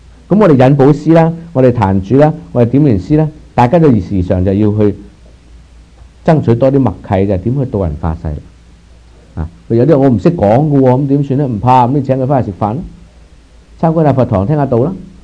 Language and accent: Cantonese; China; 我哋中國人就講勤儉